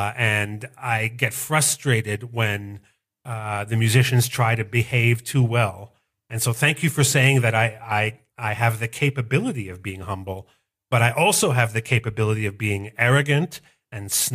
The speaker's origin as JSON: {"language": "English", "country": "Canada", "said": "And of course, I'm Canadian, so I like to make French toast with maple syrup and bacon"}